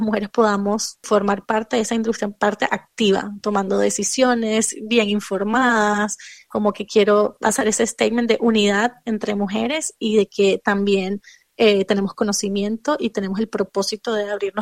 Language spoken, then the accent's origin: Spanish; Venezuela; Y luego voy a estar yo, por supuesto, que soy venezolana.